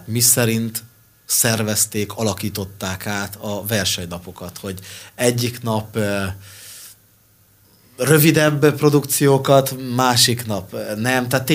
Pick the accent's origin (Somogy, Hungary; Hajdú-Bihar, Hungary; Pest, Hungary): Somogy, Hungary; Marcali; Marcaliban, az én szülővárosomban